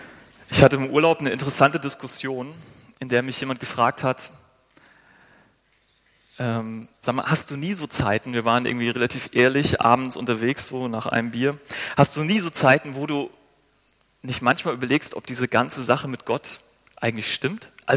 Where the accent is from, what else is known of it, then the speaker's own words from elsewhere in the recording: Northern Germany, Germany; bin ich irgendwie nicht zu sowas fähig, so als Norddeutscher oder als Lehrerkind.